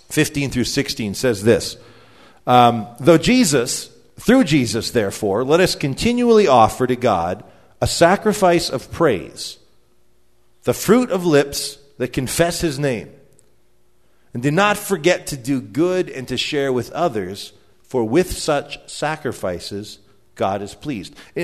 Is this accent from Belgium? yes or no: no; Canada; It's kind of fun being a Canadian in an American family because it gives us an excuse to celebrate a lot of things twice.